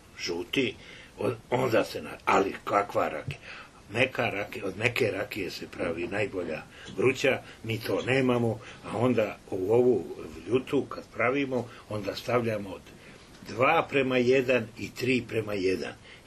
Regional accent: Arilje, Šumadija and Western Serbia, Serbia; mi smo iz Arilja, u Arilju imali porodicu, imali imanje

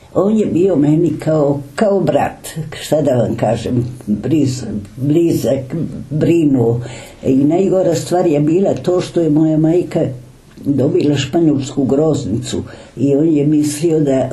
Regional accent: Istria County, Croatia; born there; ja sam rođena u Istri gde sam doživila prve nevolje nas koji smo, nismo bili Italijani.

